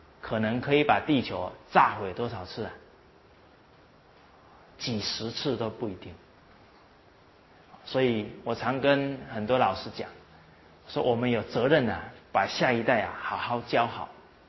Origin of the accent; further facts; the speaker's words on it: China; 那我们身为中国人啊，确实有很重要的使命